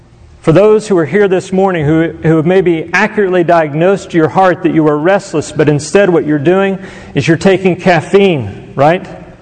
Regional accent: Conroe, Texas, United States; I grew up in Conroe, just north of Houston

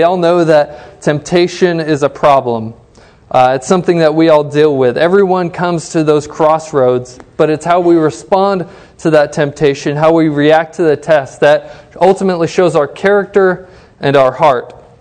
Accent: Cambridge, East of England, United Kingdom; born there; I was born in Cambridge, England in 1986.

